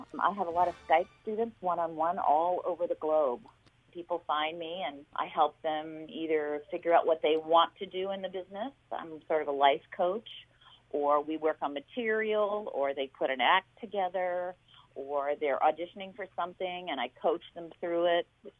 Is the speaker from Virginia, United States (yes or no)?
yes; Virginia, United States; also born or lived in Augusta, Georgia; But I was in Augusta till I was about six, then I moved to Virginia. And I was there till I was 17